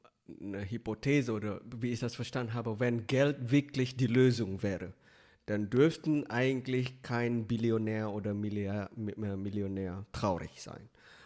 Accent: Indonesia; German is a second language; now in Germany; ich komme aus Indonesien, in Indonesien bin ich schon klein und dann bin ich nach Deutschland gekommen

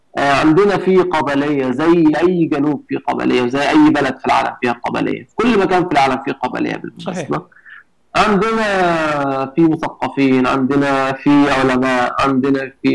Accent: Egypt; فالعمل التطوعي صعب شويه عندنا في مصر،

